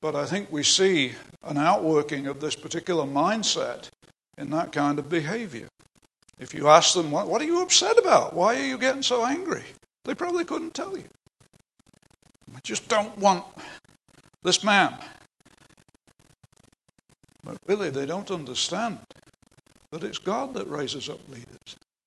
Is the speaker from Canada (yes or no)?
yes; Canada; You know, I'm from Canada